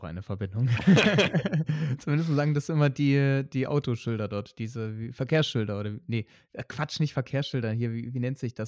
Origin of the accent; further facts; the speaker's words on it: Leipzig, Saxony, Germany; Ich fahre morgen in Mikas Heimat und meine alte Heimat nach Leipzig wieder.